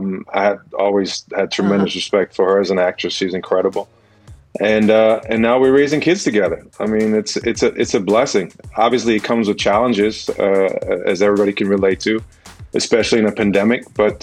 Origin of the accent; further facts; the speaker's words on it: Germany; growing up in Germany, I played basketball, I played soccer, and then I turned to professional tennis after